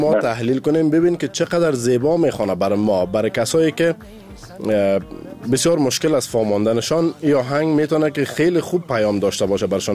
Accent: Kabul, Afghanistan; دفعه دوم هم از کابل هستم 20 دفعه هم که پرسان کنی از کابل هستم

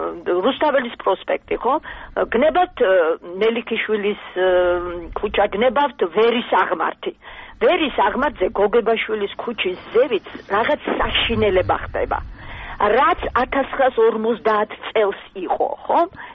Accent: Tbilisi, Georgia; also born or lived in Vienna; მე დავიბადე და გავიზარდე თბილისში და მთელი 4 წელიწადი ვცხოვრობდი ვენაში.

